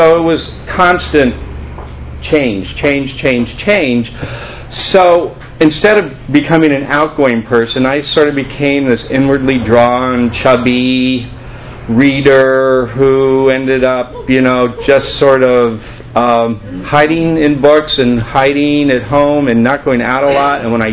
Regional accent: Colorado, United States; born there; I was born in Colorado. My father was in the military.

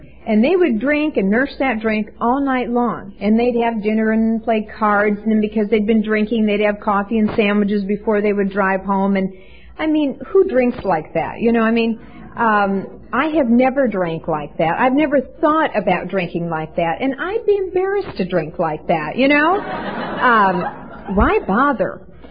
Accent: Midwest, United States; I was raised in Middle America, in the Midwest. I was an only child.

